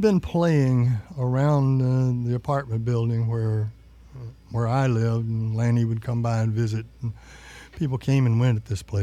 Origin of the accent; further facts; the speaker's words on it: Laredo, Texas, United States; My hometown was Laredo, which is a sort of a unique experience. Not very many people are raised in a border town like that.